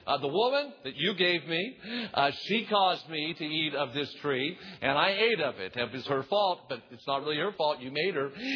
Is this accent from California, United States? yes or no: no; North Las Vegas, Nevada, United States; And when I was growing up, I grew up in North Las Vegas, and it was right behind where the old City Hall is still today.